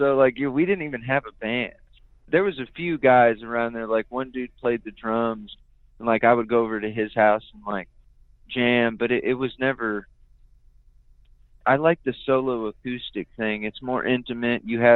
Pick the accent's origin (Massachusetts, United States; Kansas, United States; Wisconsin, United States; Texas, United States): Texas, United States; San Antonio; I grew up in San Antonio and live in San Antonio, and he lives right down the road in Bernie.